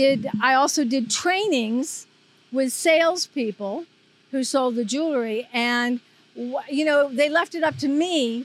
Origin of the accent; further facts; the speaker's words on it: Dayton, Ohio, United States; also born or lived in New York / Los Angeles; I'm originally from Dayton, Ohio.